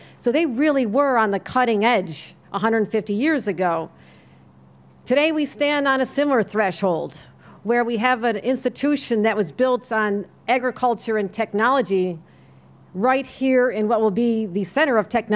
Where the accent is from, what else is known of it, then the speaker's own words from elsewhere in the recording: New York, United States; It's just a matter of personal pride as a New Yorker.